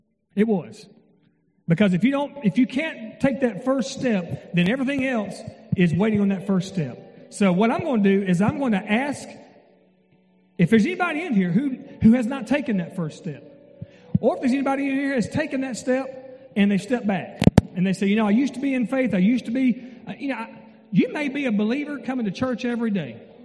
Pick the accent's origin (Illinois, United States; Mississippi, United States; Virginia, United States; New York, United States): Mississippi, United States; I'm from North Mississippi, a place very similar to Dale County, Alabama.